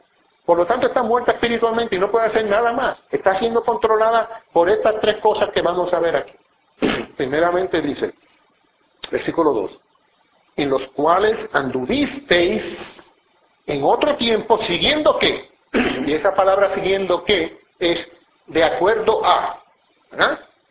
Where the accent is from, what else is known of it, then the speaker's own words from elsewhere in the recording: Puerto Rico; decimos que somos puertorriqueños